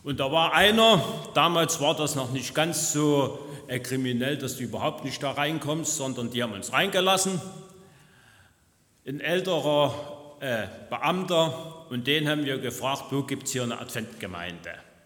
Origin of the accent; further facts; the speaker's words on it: East Germany, Germany; moved away as an adult; Ihr wisst ja von mir, ich komme aus Ostdeutschland.